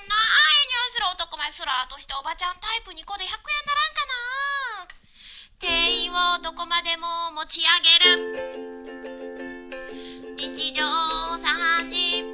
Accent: Osaka, Japan; 大阪生まれの大阪育ちの大阪芸人がお届けいたします

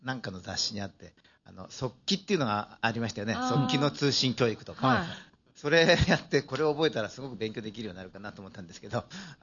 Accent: Shizuoka, Japan; 静岡の出身です。

